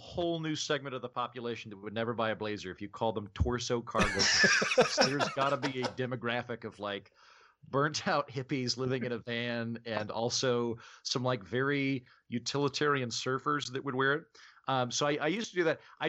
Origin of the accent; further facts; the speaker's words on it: Oklahoma, United States; accent: Okie; just sort of inadvertently gotten contact with my Okie roots when I'm on stage, where I lean into my accent heavier than I do now when I'm talking to people in regular conversation